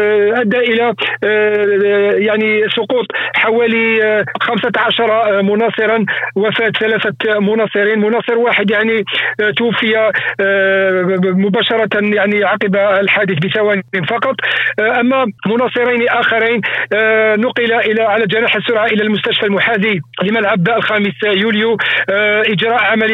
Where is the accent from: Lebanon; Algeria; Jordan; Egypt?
Algeria; أنا كإعلامي جزائري أؤكد للجمهور